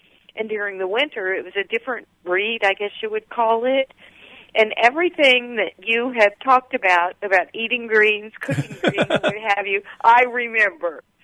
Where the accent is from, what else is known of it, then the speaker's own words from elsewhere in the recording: the South, United States; I'm from the South, and yes, we did have greens with every dinner.